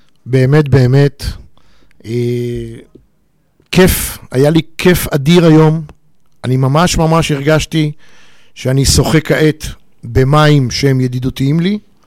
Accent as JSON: {"language": "Hebrew", "town": "Kfar Saba", "region": "Central District", "country": "Israel", "tie": "born or raised there", "said": "שנינו כפר סבאים, כפר סבא, עיר הולדתי."}